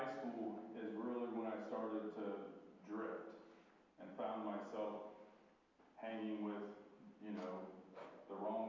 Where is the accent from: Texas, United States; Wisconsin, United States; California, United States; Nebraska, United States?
Texas, United States; born there; So I'll start with, I was born in Texas, near Houston and Katy, Texas. Had a pretty good childhood